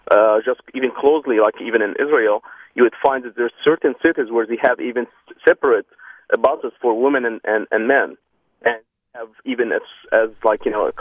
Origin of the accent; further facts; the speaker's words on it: Egypt; also born or lived in Cairo; now in United States; I'm originally from Egypt. I've been in the U.S. for the last 10 years. I grew up in Egypt